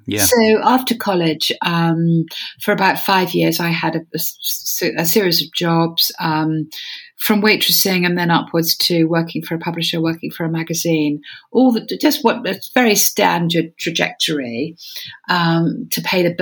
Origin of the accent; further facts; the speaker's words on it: England, United Kingdom; coming from England, as I do, being very English, as I regrettably am